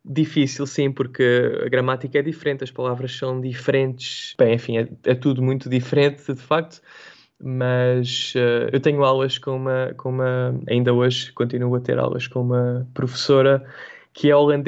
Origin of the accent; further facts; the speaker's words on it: Portugal; now in Netherlands; Sempre que eu digo, enfim, que sou português